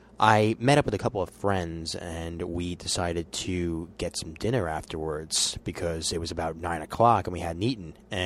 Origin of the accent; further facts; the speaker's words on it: New York, United States; considering that this is my home state. This is the New York Comic Con.